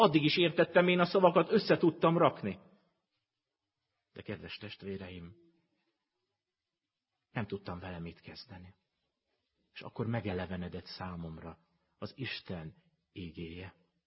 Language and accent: Hungarian; Great Hungarian Plain, Hungary; hogy az Alföldön milyen istentelenség van, ahonnan én jöttem.